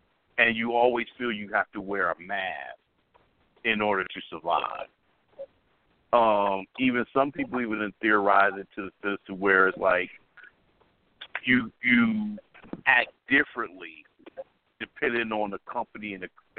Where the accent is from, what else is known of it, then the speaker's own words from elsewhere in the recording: Chicago, Illinois, United States; But Chicago raised me. I grew up in the Chicago South Side culture.